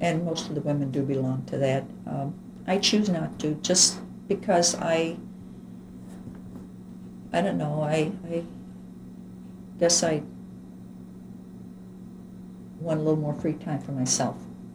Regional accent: Madison, Illinois, United States; he wanted to go by our old home that we grew up in Madison and just see different parts of Granite City

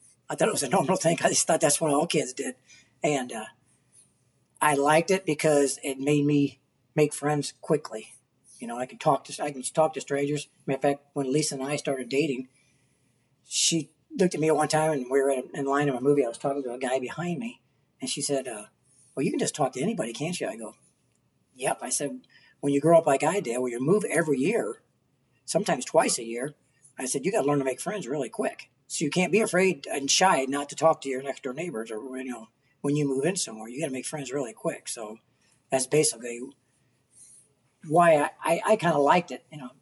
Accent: St. Louis, Missouri, United States; also born or lived in Granite City; I lived mostly in St. Louis. It just depends. We bounced all over. My dad was in the Air Force, so we bounced all over the United States.

